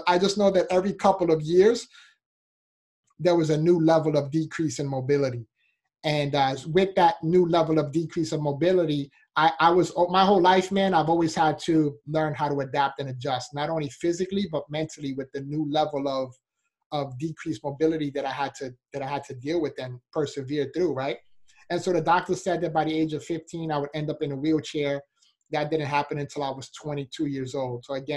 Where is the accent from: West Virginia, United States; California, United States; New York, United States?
New York, United States; Bronx; Yeah, so I was born in Bronx, New York. So I'm a city boy, New Yorker, all the way